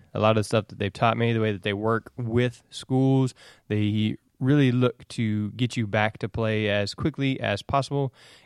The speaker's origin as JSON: {"language": "English", "town": "Houston", "region": "Texas", "country": "United States", "tie": "born or raised there", "said": "We have NATA here in Houston this summer, so I'm super excited about everybody coming down to my hometown"}